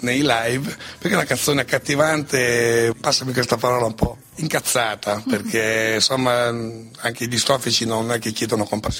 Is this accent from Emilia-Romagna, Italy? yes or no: yes; Emilia-Romagna, Italy; quando vado a Roma sono comunque un romagnolo romano adottato, invece quando sono qui in Emilia Romagna sono un emiliano romagnolo nella propria casa